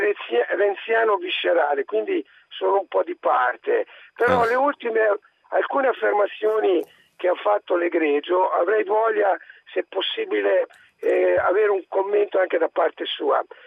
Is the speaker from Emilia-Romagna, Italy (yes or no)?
yes; Emilia-Romagna, Italy; io vengo dall'Emilia Romagna